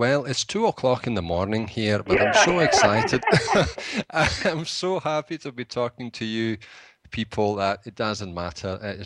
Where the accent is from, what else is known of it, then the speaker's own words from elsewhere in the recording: Glasgow, Scotland, United Kingdom; also born or lived in Italy; is an Italian name. But in fact, I'm a Glasgow boy. I'm an Italian from Glasgow.